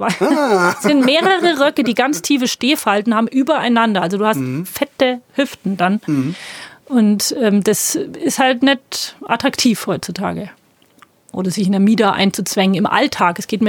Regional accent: Bavaria, Germany; ich komme eigentlich aus Franken. Mhm. Ich bin in Mittelfranken groß geworden und bin dann nach Bamberg gegangen, nach Oberfranken zum Studieren. Und jetzt wohne ich in Bayerisch-Schwaben.

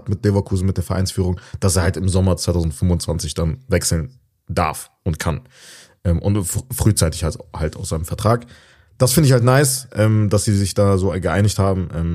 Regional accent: Tunisia; weil ich komme aus Tunesien

